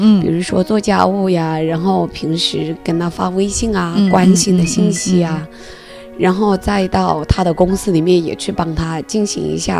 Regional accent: Changsha, Hunan, China; 大家好，我是长沙的

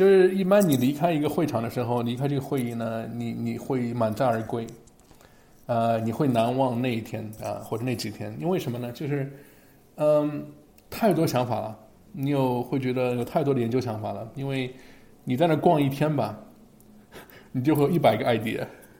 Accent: Pittsburgh, Pennsylvania, United States

